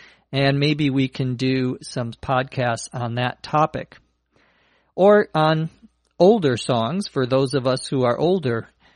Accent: Los Angeles, California, United States; from Los Angeles.

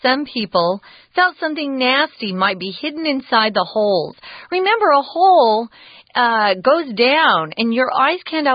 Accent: Arizona, United States; Scorpion is what I always think of because I'm from Arizona.

